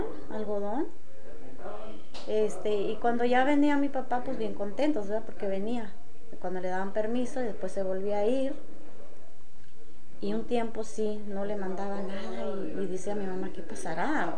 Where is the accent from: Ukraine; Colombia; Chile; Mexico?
Mexico; Mexicali, Baja California; Yo soy nativa de Mexicali, del Valle de Mexicali, Baja California. Y mi padre era de Zacatecas, de Río Grande, Zacatecas.